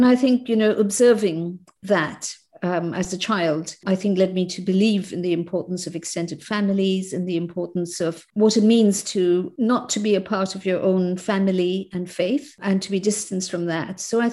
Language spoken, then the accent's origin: English; India; I grew up in India, and my parents were from different communities and different backgrounds, different religions. So my mm-hmm. mother is from Sindh, Hyderabad, Sindh, and my father is Punjabi Sikh.